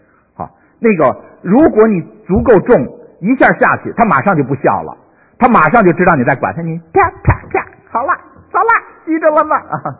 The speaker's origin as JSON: {"language": "Chinese", "town": "Fuzhou", "region": "Fujian", "country": "China", "said": "那个我觉得咱们福州人用的那个东西挺好的，以后咱们回国的时候可以带一批来"}